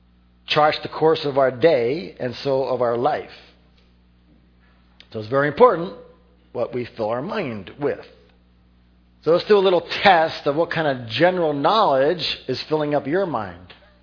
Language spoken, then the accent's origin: English; Philadelphia, Pennsylvania, United States; And I've been told I need to slow down in my Bible reading. So I will try. I am from Philadelphia, you know.